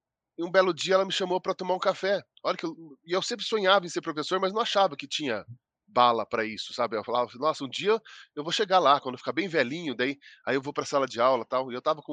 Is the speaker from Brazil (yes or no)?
yes; Ivaiporã, Paraná, Brazil; born there; Nasci em Ivaiporã. Meus pais moravam em Ivaiporã, minha mãe morava anteriormente em São Mateus do Sul, conhecido como Samas, também.